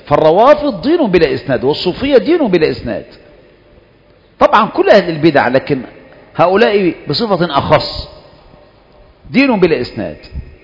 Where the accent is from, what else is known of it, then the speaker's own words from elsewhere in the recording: Egypt; وعندنا في مصر شعرات النبي